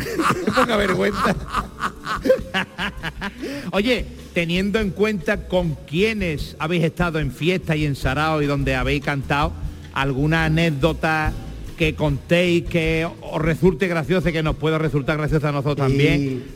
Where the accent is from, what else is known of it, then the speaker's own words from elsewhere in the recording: Jerez de la Frontera, Andalusia, Spain; porque Jerez es una maravilla. ¡Viva Jerez! ¡Caramba, que es mi tierra!